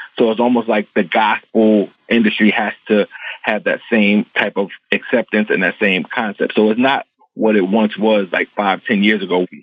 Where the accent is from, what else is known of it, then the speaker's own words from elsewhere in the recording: Bronx, New York, United States; Growing up in the Bronx, you know, you live, you breathe hip hop music, especially, you know, I'm 43 years old.